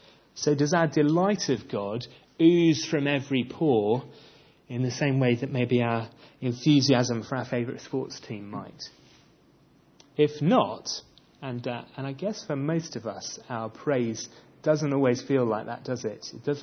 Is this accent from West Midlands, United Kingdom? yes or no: no; South West England, United Kingdom; I was born and bred in Cornwall